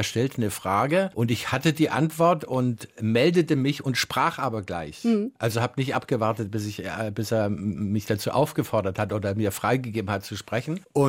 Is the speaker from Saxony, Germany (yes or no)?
yes; Saxony, Germany; moved away; man war als Sachse im Westen ein Neger, und ich habe vom ersten Tag an, als ich in Friedrichshafen ankam